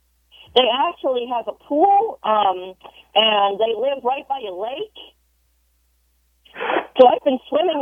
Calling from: Everett, Michigan, United States; I'm actually calling from about 2,000 miles east from Vancouver. I'm actually calling from a small town called Everett, Michigan.

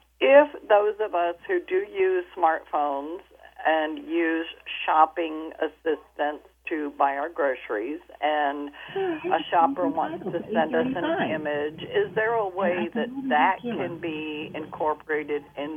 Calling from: Orlando, Florida, United States

